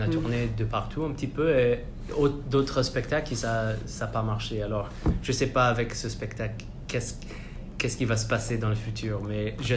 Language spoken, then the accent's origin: French; Île-de-France, France; accent: Parisian; je crois que mon accent, c'est un peu parisien.